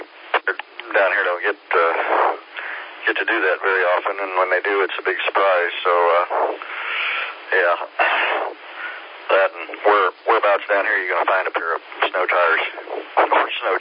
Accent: Indiana, United States; Well, I grew up in Indiana.

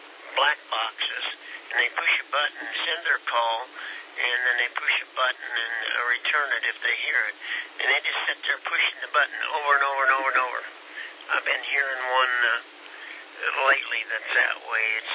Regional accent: Kansas, United States; Kansas. Now, I'm not from Dodge City, but yes, you're right on track, QSL.

